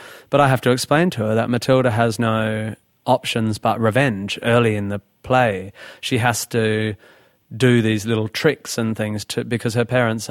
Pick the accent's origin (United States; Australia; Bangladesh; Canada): Australia; Perth, Western Australia; In my 20s, I wrote a lot of music for theater, mostly youth theater and amateur stuff in Perth, in my hometown.